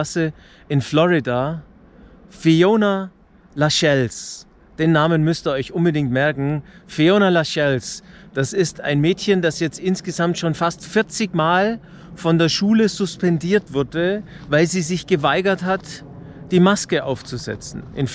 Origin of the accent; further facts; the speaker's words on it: Munich, Bavaria, Germany; Willkommen an der Isar, meine Heimat, hier im Norden von München.